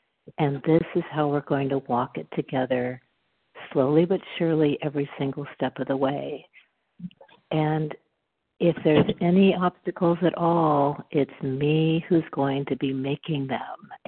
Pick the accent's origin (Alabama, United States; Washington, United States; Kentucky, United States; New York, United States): Washington, United States; I'm from Washington State.